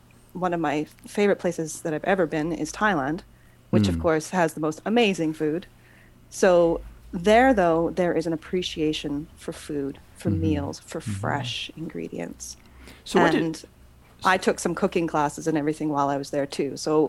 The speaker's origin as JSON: {"language": "English", "region": "British Columbia", "country": "Canada", "tie": "born or raised there", "said": "I grew up in the Okanagan. Just love this area."}